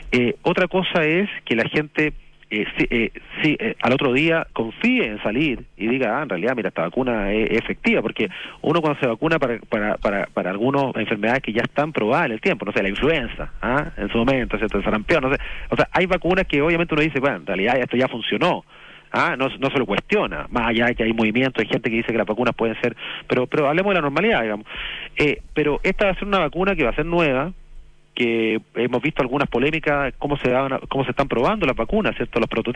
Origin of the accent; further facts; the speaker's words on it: Chile; nuestra cultura como chileno, que es muy distinta.